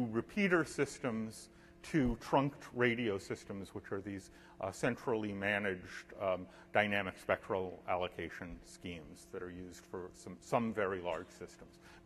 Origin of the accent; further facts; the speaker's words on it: Philadelphia, Pennsylvania, United States; The Philadelphia Police Department, for example, my hometown uses P25.